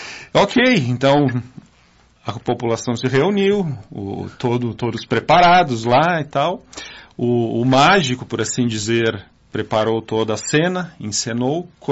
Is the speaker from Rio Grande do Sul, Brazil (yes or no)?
yes; Flores da Cunha, Rio Grande do Sul, Brazil; a gente diz, somos de Flores da Cunha